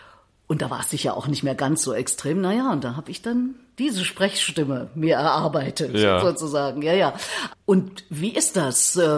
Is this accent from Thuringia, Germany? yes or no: yes; Erfurt, Thuringia, Germany; ich bin ja auch keine Berlinerin. Ich komme aus Erfurt und habe früher so gesprochen.